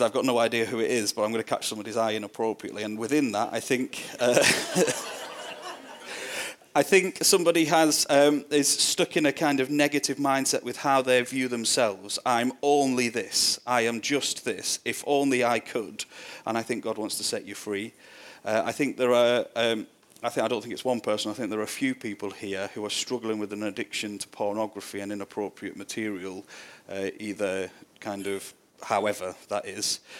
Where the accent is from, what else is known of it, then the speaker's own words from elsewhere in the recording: St Helens, North West England, United Kingdom; So I was born and brought up in St. Helens, which is in the northwest. It's right between Liverpool and Manchester. It's one of the areas that I serve and lead a church in at the minute.